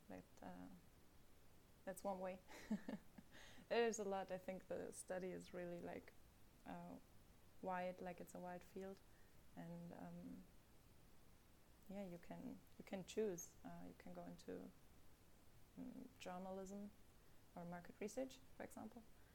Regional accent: Hesse, Germany; now in Berlin, Germany; I always say I'm from Frankfurt, but I'm actually like from a town nearby. So it's a village. It's not really big

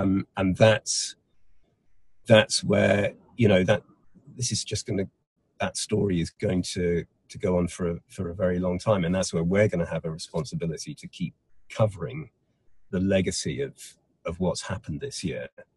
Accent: Wales, United Kingdom; I'm from Wales, I live in Wales

